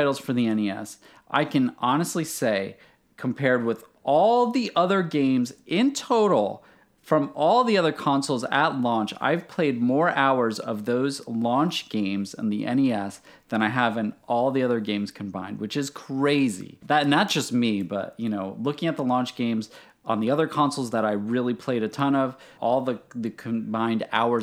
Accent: New Jersey, United States; Well, I'm from New Jersey, and my mother knew I wanted this thing so bad

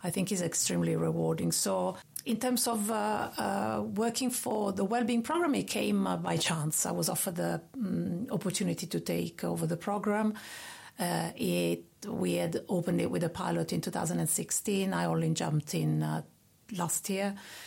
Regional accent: Rome, Lazio, Italy; English is a second language; moved away as an adult; now in Southend, United Kingdom; a 51 years old woman living in Southend. I have been here since 1998. But originally come from Italy, from Rome. I was raised and raised in Rome, studied there.

